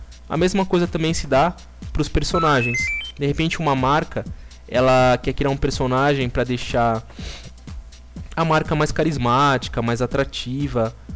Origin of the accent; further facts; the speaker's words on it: Brazil; E eu falo isso não só porque eu sou brasileiro, mas porque eu realmente admiro o nosso povo.